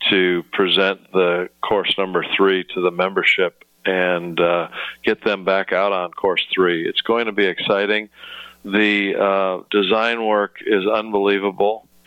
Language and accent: English; Midwest, United States; And as you know, I'm from the Midwest, and so even though the blood is thinned a little bit, I'm ready to make the move.